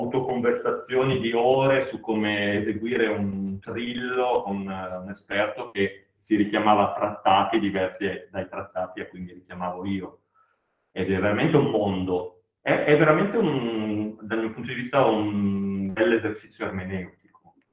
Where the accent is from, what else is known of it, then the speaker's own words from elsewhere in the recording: Lombardy, Italy; io da lombardo, non so, adotto le E di un certo tipo e le preferisco perché per il mio orecchio sono...